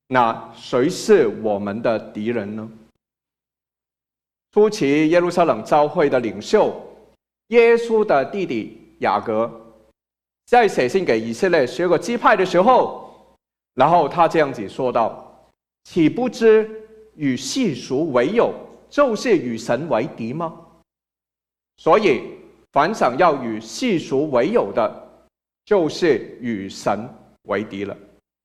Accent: China; 我们中国人其实真的是很有福，因为比别人，比美国人多了一个新年。

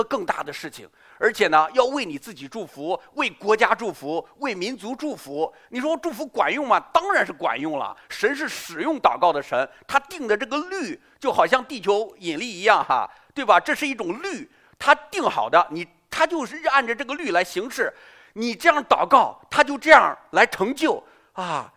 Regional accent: China; 就是我们中国人叫做国骂

